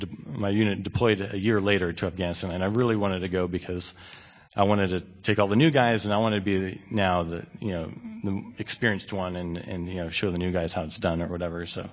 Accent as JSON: {"language": "English", "country": "Israel", "tie": "born or raised there", "also_born_or_lived": "United States", "moved": "yes", "said": "as an American growing up in Israel, you never really felt completely at home because you're very different compared to everyone else, especially as an American and a Christian, definitely a minority here."}